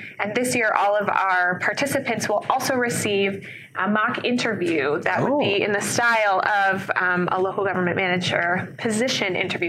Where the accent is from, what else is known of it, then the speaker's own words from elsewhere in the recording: Michigan, United States; And I was hearing about it from people who didn't know I was from Michigan all throughout the conference, which is amazing.